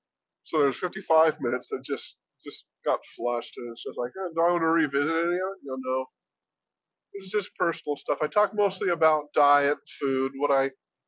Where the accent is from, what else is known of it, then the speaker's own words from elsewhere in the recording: New Mexico, United States; you can say, I'm from New Mexico.